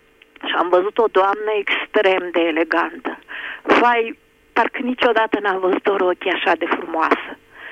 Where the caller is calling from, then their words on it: Piatra Neamț, Neamț County, Romania; din Piatra Neamț.